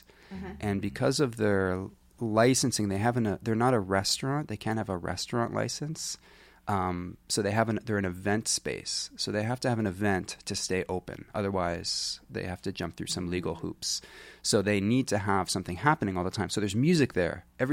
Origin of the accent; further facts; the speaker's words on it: Canada; It's my first, yeah, I'm Canadian